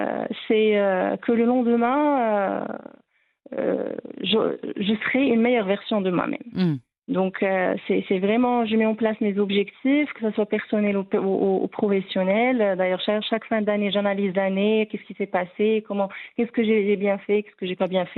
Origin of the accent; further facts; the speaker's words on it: Fez, Fès-Meknès, Morocco; Alors, moi, je viens de Fès, en fait.